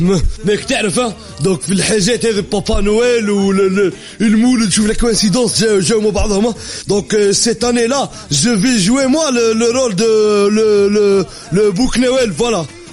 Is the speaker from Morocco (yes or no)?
yes; Morocco; عندنا في الرباط في الجديدة في فاس في كازا وفي كل الأماكن يعني في الماروك